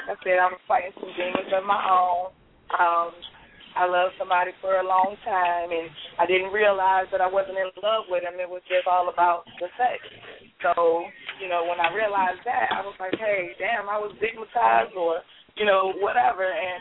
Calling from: Virginia, United States; calling from Virginia.

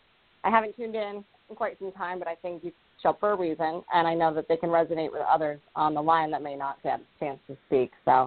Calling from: Rhode Island, United States; I'm calling in from Rhode Island.

